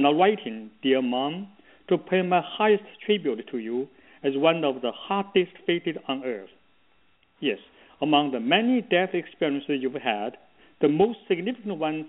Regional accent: China; accent: village accent; English is a second language; because I was born and I grew up in a Chinese village, very poor and remote. So when I first attended university in Shanghai, everybody make fun of me.

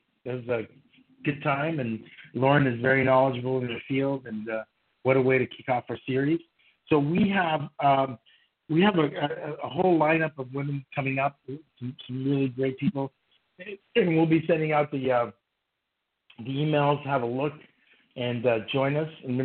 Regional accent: Canada; having watched hockey probably, you know, 55 years or 53 years of my life growing up in Canada

